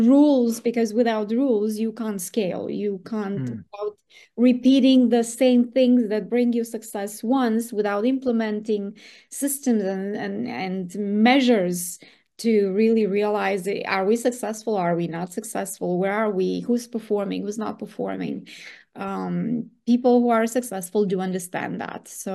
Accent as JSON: {"language": "English", "country": "Romania", "second_language": "English", "said": "I've actually, you know, been a BNI member in Romania, in my home country"}